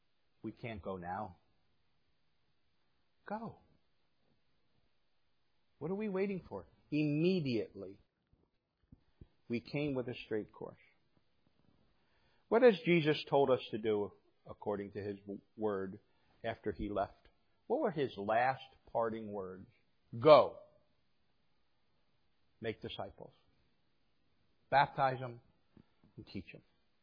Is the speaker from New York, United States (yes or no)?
no; New Jersey, United States; I grew up in New Jersey, but I grew up in a rural part of New Jersey, and we had dirt roads.